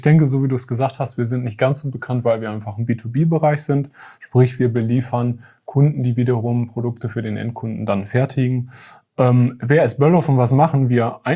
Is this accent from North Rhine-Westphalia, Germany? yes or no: yes; Bielefeld, North Rhine-Westphalia, Germany; In Bielefeld beides. Ich komme gebürtig aus Groß-Dornbeck und bin dort auch aufgewachsen.